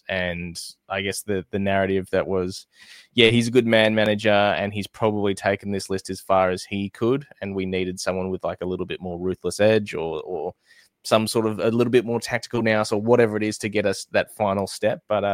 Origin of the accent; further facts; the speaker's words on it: Melbourne, Victoria, Australia; So I grew up in Melbourne and we all family was an old Fitzroy family.